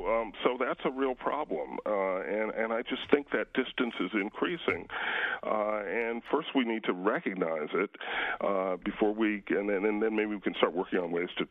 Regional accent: the South, United States; And I grew up in the South, where black people all lived in a black neighborhood, not necessarily by choice

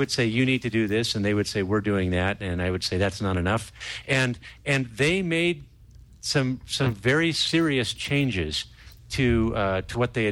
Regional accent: California, United States; I was raised in Central California, over the Altamont Pass.

